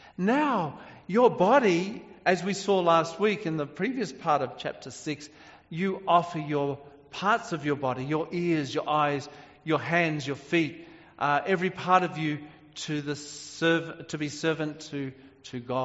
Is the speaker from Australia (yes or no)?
yes; Brisbane, Queensland, Australia; I was brought up in Queensland, Australia, when I was a kid